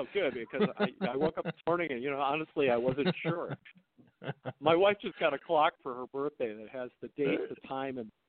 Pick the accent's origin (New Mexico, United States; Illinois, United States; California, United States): Illinois, United States; Chicago; now in Ohio, United States; I was born in Chicago and sort of grew up listening to, the big AM radio stations there, WLS and WCFL.